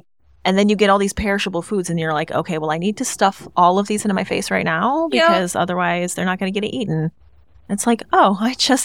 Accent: Midwest, United States; born there; I mean, I'm a Midwesterner by birth.

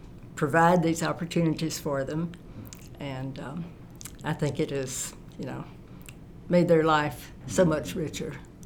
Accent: Huntsville, Alabama, United States; But actually, I'm from Huntsville, Alabama. And as I said, I graduated in 1964.

